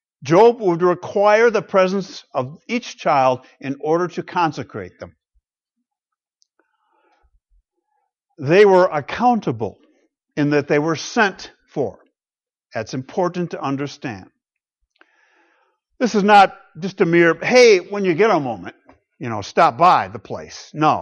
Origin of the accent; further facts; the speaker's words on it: Michigan, United States; I grew up in Western Michigan with all of my extended family in the area, aunts, uncles, cousins, grandparents, all together we were.